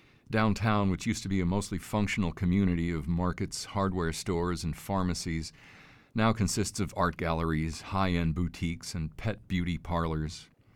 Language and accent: English; Mill Valley, California, United States; now in State College, United States; I grew up in Mill Valley, California, which is a funky town surrounded by beautiful redwood trees. Now I live in State College with my wife and son.